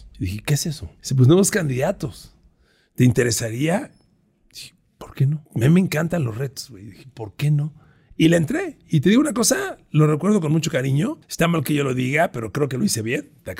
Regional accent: Ecatepec, State of Mexico, Mexico; Entonces mejor te digo que soy de Catepec, cabrón, que es la neta.

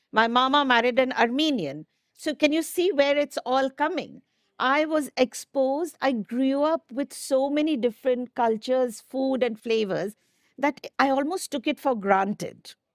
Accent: Gwalior, Madhya Pradesh, India; also born or lived in Calcutta; I was born in Calcutta and grew up in a place called Gwalior.

